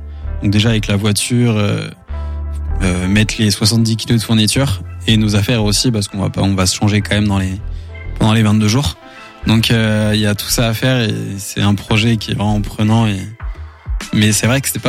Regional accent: Angers, Pays de la Loire, France; now in Paris, France; 22 ans aussi, 23 ans. Et du coup, je viens d'Angers aussi. J'ai fait mes études à l'ESEO, école d'ingénieur à Angers.

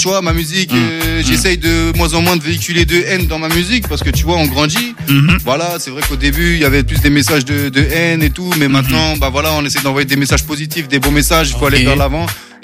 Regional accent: Île-de-France, France; also born or lived in Angers; Je viens de région parisienne, moi. Là-bas, je viens du 9-5.

